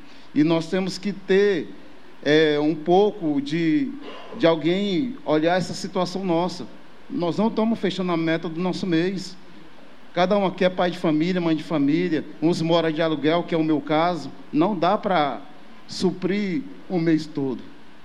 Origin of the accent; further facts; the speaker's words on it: Piauí, Brazil; born there; eu sou nordestino, eu nasci numa cidade no litoral do Piauí, mas na minha casa nunca faltou nada